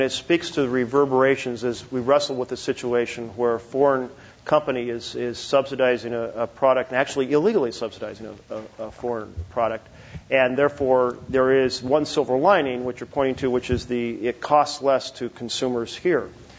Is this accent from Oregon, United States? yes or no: yes; Oregon, United States; Oregon, my home state, I just visited a couple days ago a charging station